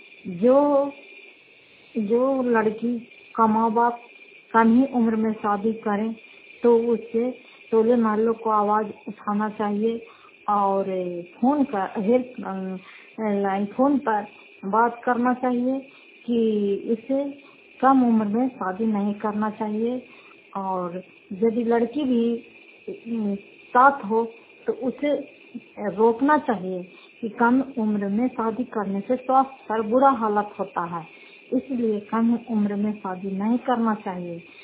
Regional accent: Fatehpur, Bihar, India; घर फतेहपुर, पंचायत मकरौता, जिला नवादा और करायपा सराय प्रखंड के निवासी हूँ।

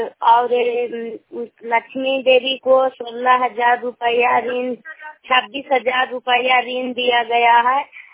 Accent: Sherpur, Bihar, India; मैं शेरपुर गांव की रहने वाली हूं

